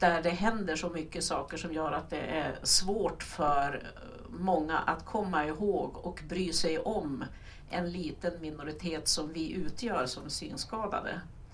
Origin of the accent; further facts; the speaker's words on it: Västerbotten County, Sweden; så kommer jag från Västerbotten, är bosatt i Umeå